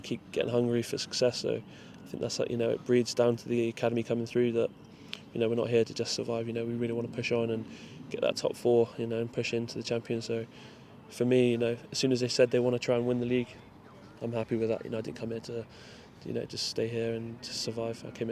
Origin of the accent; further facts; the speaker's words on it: South West England, United Kingdom; Yeah, I'm pretty passionate down there. You know, there's a bridge that separates us. So, you know, for me, you know, growing up there